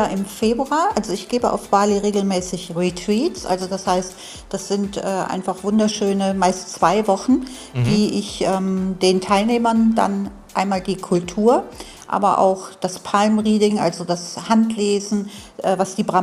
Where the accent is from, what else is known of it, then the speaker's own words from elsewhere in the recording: North Rhine-Westphalia, Germany; Also ich bin ja Rheinländerin, bin ja eigentlich im Rheinland aufgewachsen